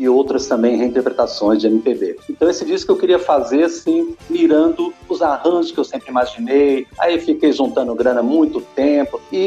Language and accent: Portuguese; Presidente Prudente, São Paulo, Brazil; also born or lived in Mariápolis / Assis; now in São Paulo, Brazil; Nasci numa cidade pequena ali ao norte de Presidente Prudente, chamada Mariápolis, mas fui criado em Presidente Prudente, depois morei em Assis e vim para São Paulo faz 34 anos que eu tô aqui